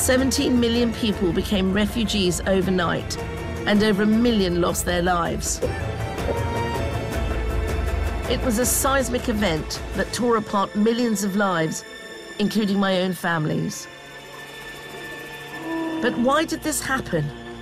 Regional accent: United Kingdom; I'm a British film director. And in my films, like Bend It Like Beckham and Bargee on the Beach, I've explored and celebrated what it's like to be Asian growing up in this country.

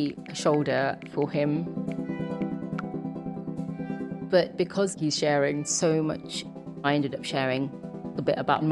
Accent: London, United Kingdom; I'm born and raised in West London. I've lived here all my life.

